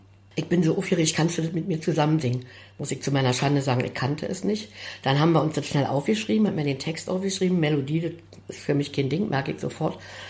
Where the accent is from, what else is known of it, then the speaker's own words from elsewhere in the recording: Berlin, Germany; Ich komme eigentlich aus Steglitz, Südende, Lange Straße 5.